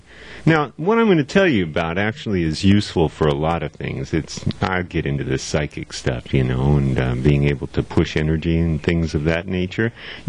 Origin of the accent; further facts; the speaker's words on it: Santa Cruz, California, United States; just a few miles from my hometown of Santa Cruz.